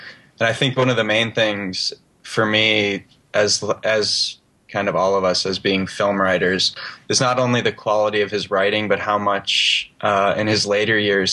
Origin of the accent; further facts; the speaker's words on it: Chicago, Illinois, United States; And more personally, I grew up in Chicago.